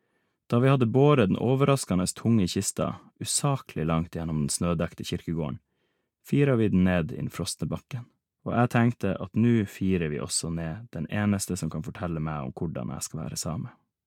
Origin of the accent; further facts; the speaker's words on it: Finnmark, Norway; Hvis du skal fra Pasvikdalen, der jeg vokste opp, til Gaudageinu, kjører du i 5 timer vest i luftlinje.